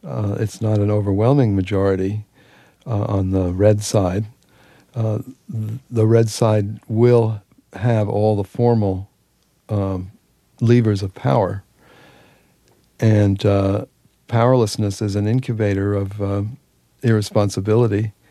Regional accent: United States; I'm as good an American as any of these people.

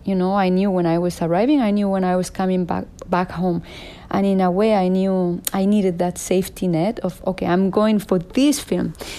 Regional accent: Alcobendas, Community of Madrid, Spain; also born or lived in San Sebastián de los Reyes; I grew up in an area that is called Alcobendas and an area that is called San Sebastián de los Reyes. They are together, very close to each other.

